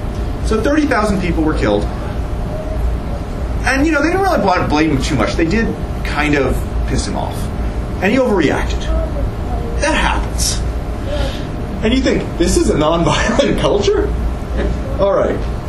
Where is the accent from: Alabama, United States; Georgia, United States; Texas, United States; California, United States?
Georgia, United States; I'm from Georgia. It's a requirement.